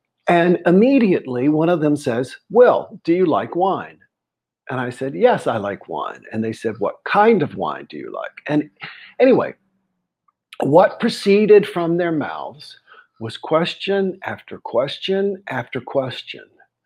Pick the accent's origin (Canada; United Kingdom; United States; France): United States; South Carolina; I'm kicking this dog around the block, as we used to say growing up in South Carolina.